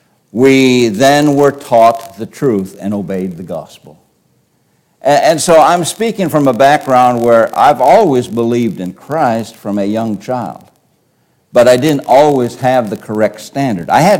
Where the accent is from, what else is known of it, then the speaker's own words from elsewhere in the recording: United States; born there; I am very thankful that I was born in America, that I've got to enjoy all the blessings of America